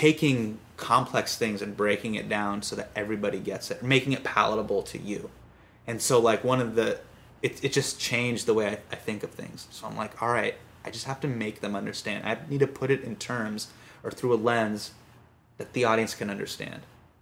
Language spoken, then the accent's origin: English; United States; I'm the American comic.